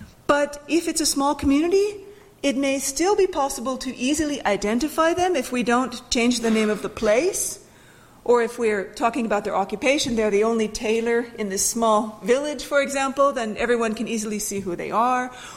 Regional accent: United States; now in Finland; whereas I came from the United States, and drinking alcohol was not a big deal there.

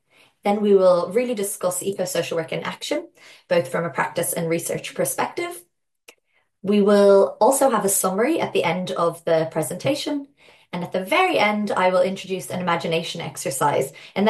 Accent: Dublin, Leinster, Ireland; I am originally from Dublin in Ireland.

